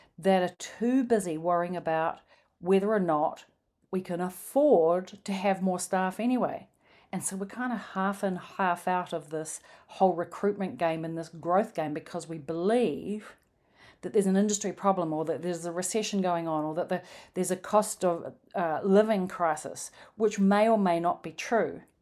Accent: Wellington, New Zealand; We were in the central CBD of my hometown, Wellington, New Zealand.

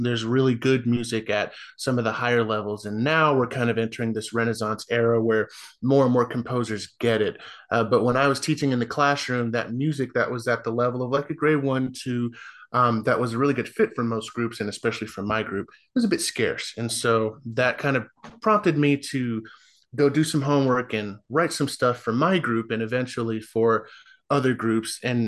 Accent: Carrollton, Texas, United States; I'm from Carrollton, Texas. I started playing the tuba in the sixth grade, and I haven't looked back.

